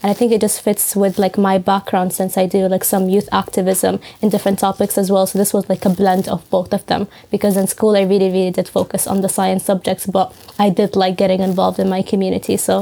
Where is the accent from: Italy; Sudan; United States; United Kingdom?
Sudan; because I'm from Sudan.